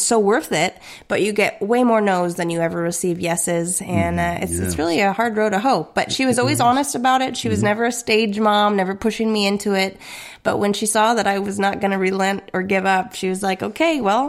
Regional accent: Oregon, United States; also born or lived in Nashville; we've covered that I'm from Oregon, and now I live back on the West Coast in Northern California. But I did live in Nashville for a while

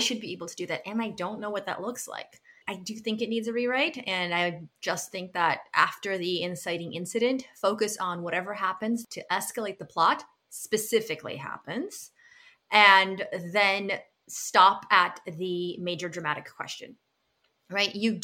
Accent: the South, United States; now in Macon, United States; Born and raised in the South, I currently live in Macon, Georgia.

